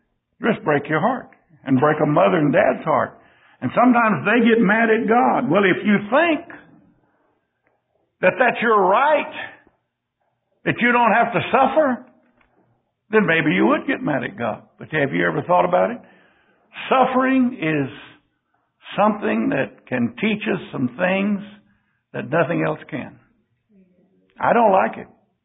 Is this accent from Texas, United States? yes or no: yes; Texas, United States; born there; I'm so thankful I was born in Texas.